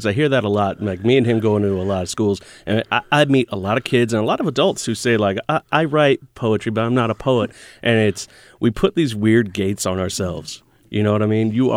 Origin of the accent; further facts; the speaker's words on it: Detroit, Michigan, United States; born there; also born or lived in Sacramento / New Hampshire; I was born in Detroit, moved to South Sac, moved to New Hampshire, moved back here.